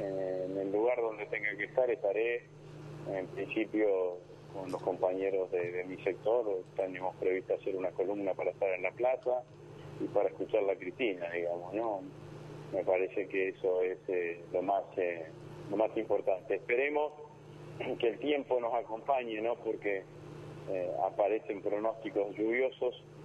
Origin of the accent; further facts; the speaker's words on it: Vera, Santa Fe, Argentina; now in Rosario, Argentina; Nací, si bien vivo en Rosario hace más de 40 años, nací, hice toda mi escuela primaria y secundaria en el interior del interior, en una localidad muy chica que se llama Vera, en el norte de la provincia de Santa Fe.